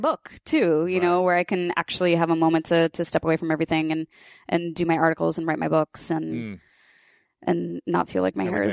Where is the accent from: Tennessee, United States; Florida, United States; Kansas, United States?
Kansas, United States; I grew up in Kansas but without cell phones or social media.